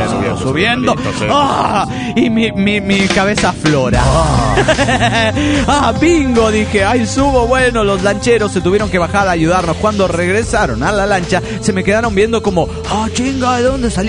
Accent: Oaxaca, Mexico; de Oaxaca, México.

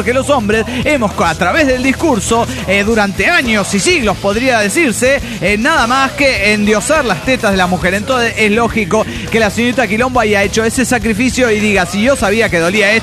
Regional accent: State of Mexico, Mexico; now in Celaya, Mexico; Yo siempre viví en el Estado de México y pues por cuestiones de trabajo me vi obligado a buscar oportunidades fuera de mi círculo habitual.

